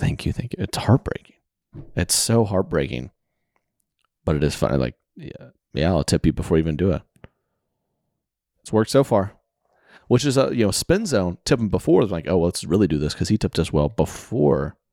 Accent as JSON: {"language": "English", "region": "the South", "country": "United States", "said": "I'm from the South, right?"}